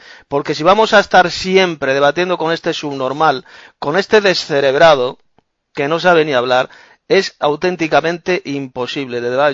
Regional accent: Madrid, Community of Madrid, Spain; de Madrid, España.

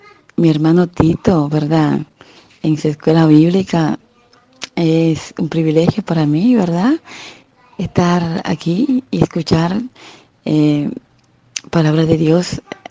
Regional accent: Santo Domingo, Dominican Republic; Soy de República Dominicana, Santo Domingo.

